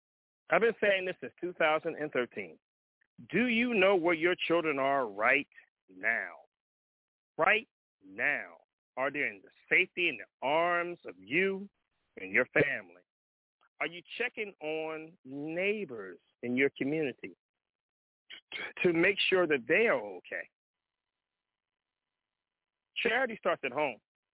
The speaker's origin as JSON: {"language": "English", "town": "Compton", "region": "California", "country": "United States", "said": "Stand up, California, because I love it. San Diego, because I'm from Compton."}